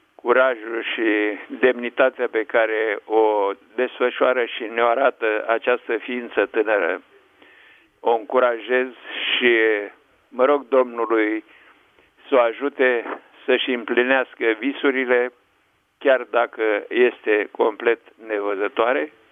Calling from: Germany; din Germania, parțial nevăzător

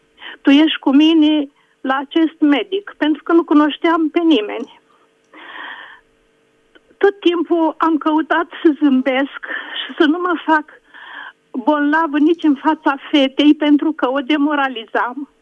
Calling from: Bacău, Bacău County, Romania; sunt din Bacău.

